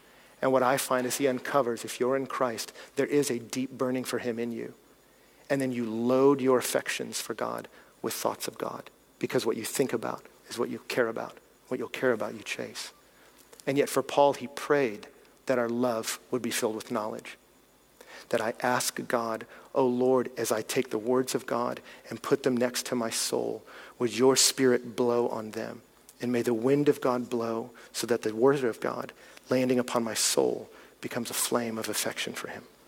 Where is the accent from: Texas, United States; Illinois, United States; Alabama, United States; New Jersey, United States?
Texas, United States; I'm from Texas.